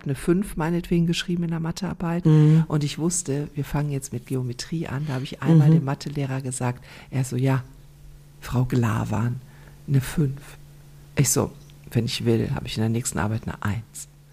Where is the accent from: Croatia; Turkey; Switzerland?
Croatia; now in Germany; ich bin ja Kroatin